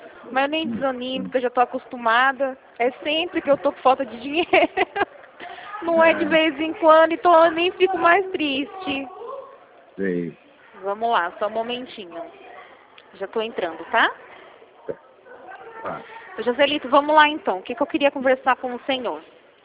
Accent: Corumbataí, São Paulo, Brazil; now in Rio Claro, Brazil; Então, eu fui criada, nasci lá, sou criada em Corumbataí. São 4 mil habitantes lá. É uma vila. Todo mundo conhece todo mundo.

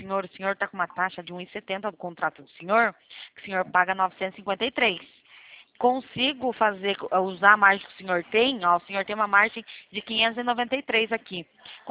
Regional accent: São Paulo, Brazil; Eu sou de São Paulo. Eu sou da Central.

